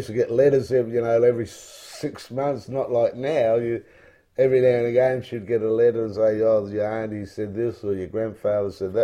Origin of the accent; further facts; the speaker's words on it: Vicenza, Veneto, Italy; they're all from Treviso mainly, but we're from Vicenza, which is, not a long way away